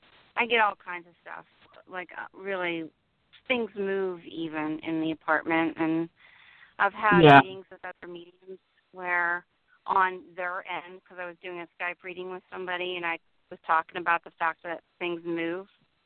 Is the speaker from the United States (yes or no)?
yes; Pennsylvania, United States; Yeah, I grew up in Pennsylvania.